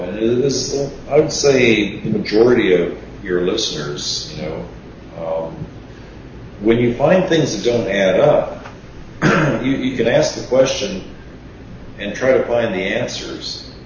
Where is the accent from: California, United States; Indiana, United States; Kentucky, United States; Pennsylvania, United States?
Kentucky, United States; Yeah. I grew up in Kentucky.